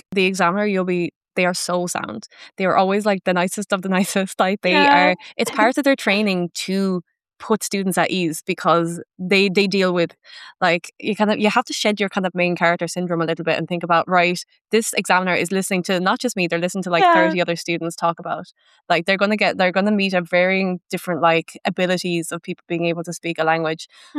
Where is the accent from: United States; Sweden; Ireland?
Ireland; okay, but I'm an Irish person